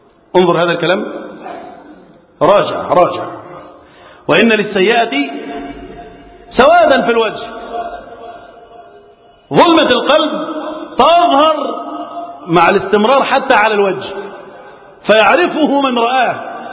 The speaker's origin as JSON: {"language": "Arabic", "country": "Egypt", "said": "اللهم احفظ بلدنا مصر وسائر بلاد المسلمين من الفتن"}